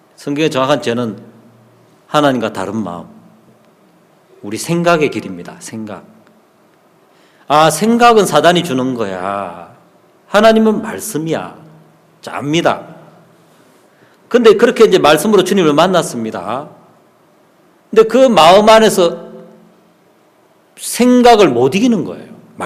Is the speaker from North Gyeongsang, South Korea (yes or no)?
no; Busan, South Korea; 저는 부산에서 태어나고 부산 살았기 때문에 너무 자연스럽고